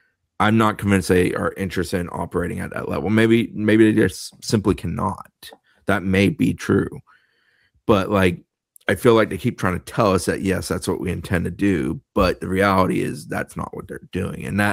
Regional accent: Ireland; I'm not Greek, baby. I'm Irish.

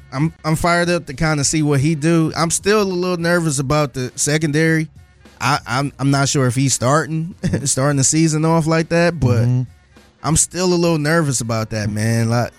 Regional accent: Ohio, United States; So she know I'm from Northeast Ohio.

